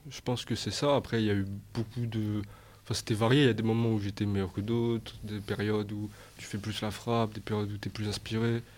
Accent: Provence-Alpes-Côte d'Azur, France; Bah, nous, c'est le 13, hein, franchement. On reste dans le sud beaucoup, hein

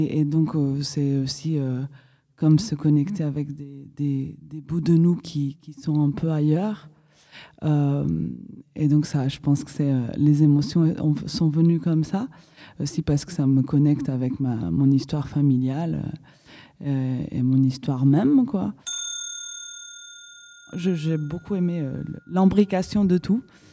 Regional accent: Portugal; moved away as an adult; now in France; moi je suis portugaise, je suis arrivée en 2012 ici pour des questions économiques au moment d'une grosse crise.

